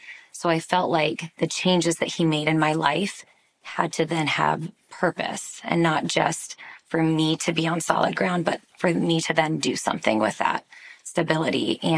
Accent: North Carolina, United States; And I am from North Carolina, where there are competitive all-star gyms, and there was nothing in Washington like that at the time.

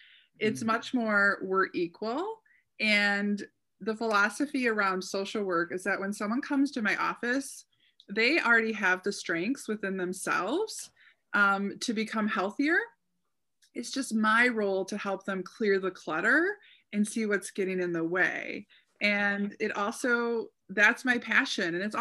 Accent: Detroit, Michigan, United States; So I grew up in the Detroit area

